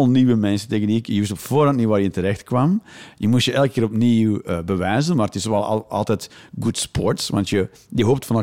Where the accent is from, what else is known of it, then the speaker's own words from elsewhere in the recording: Flanders, Belgium; now in Netherlands; En dus ja, als Vlaming in Nederland... Een paar keer wel flink met mijn bek gegaan.